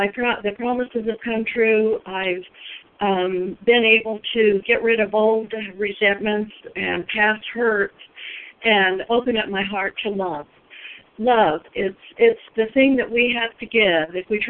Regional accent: Arizona, United States; I'm from Arizona, but I'm sitting here in Minnesota with seven other beautiful women at Poor Retreat.

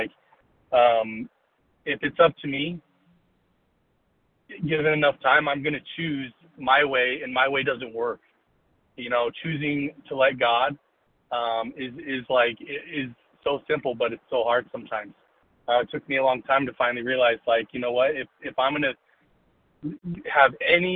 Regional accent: Arizona, United States; from Arizona.

